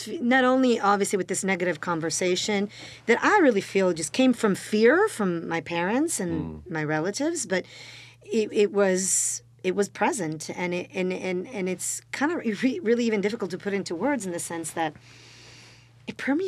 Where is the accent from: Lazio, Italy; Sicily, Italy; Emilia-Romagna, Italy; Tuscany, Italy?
Tuscany, Italy; Florence; moved away as an adult; I was born and raised in Italy. I was born in Florence, and I lived there for the first 20 years of my life.